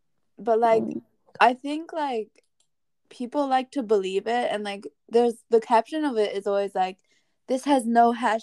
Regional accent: Malaysia; Like I've never gotten anyone before guessing that I'm Malaysian, and it's like kind of fucking offensive.

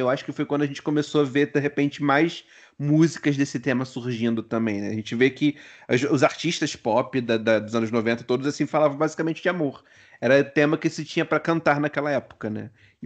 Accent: Niterói, Rio de Janeiro, Brazil; Na minha terra tinha lona também, lá em São Gonça.

